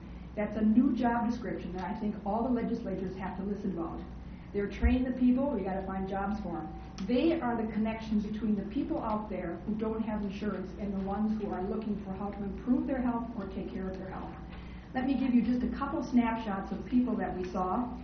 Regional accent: New Ulm, Minnesota, United States; I've been born and raised and lived in southern Minnesota all my life. I come from New Ulm. I drive from New Ulm every day and come over here to Open Door.

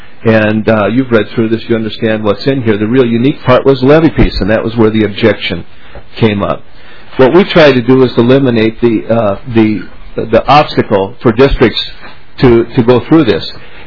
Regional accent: Minnesota, United States; I grew up just outside of Lake Minnetonka.

